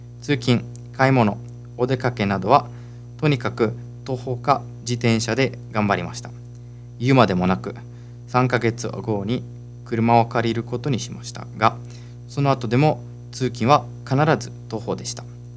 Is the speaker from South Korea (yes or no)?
no; Italy; Japanese is a second language; now in Japan; 実はお盆にお祝いをしないイタリアから来た私には、故人を迎え送るという儀式はいつも不思議だと思いました。